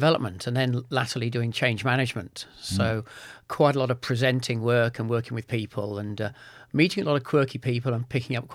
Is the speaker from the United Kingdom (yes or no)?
yes; Bristol, South West England, United Kingdom; I grew up in Henley's